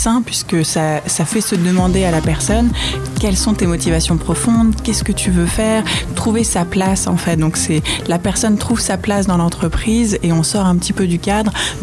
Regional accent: France; j'ai un papa qui est né à Montréal et moi j'ai grandi en France. J'ai toujours eu la France et le Canada dans le cœur

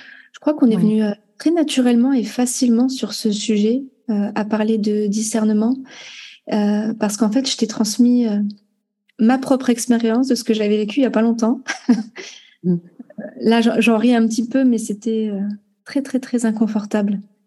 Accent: Algeria; Ah ouais, je suis algérienne et je suis française.

